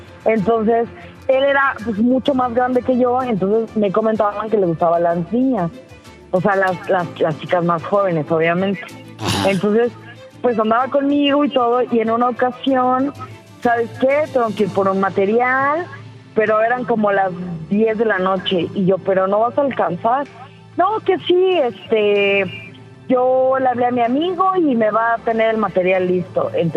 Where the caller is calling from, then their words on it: Mexico City, Mexico; De la Ciudad de México.